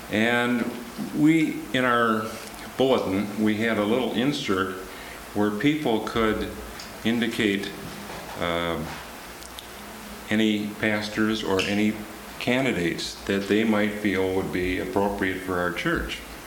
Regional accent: Hopkins, Minnesota, United States; I'm from Hopkins, Minnesota

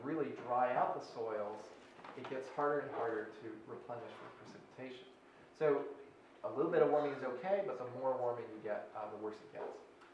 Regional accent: Minnesota, United States; Well, okay, you know, I'm from Minnesota. I'd love to be able to golf in February.

